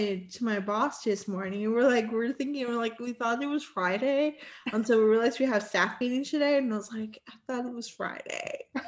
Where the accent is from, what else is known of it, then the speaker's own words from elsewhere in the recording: San Juan, Puerto Rico; I grew up in San Juan, Puerto Rico, and San Juan is similar to Miami.